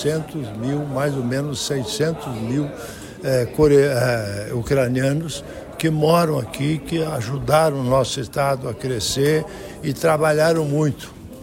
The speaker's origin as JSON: {"language": "Portuguese", "region": "Paraná", "country": "Brazil", "said": "mas a gente, como paranaense, deve muito a essa gente que, trabalhadora que veio ajudar o estado do Paraná"}